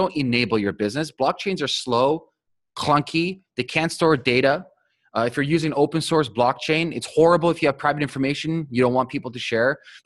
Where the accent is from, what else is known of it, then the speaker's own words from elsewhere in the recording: Toronto, Ontario, Canada; Yeah, well, I'm from Toronto, so I don't want to sound like pompous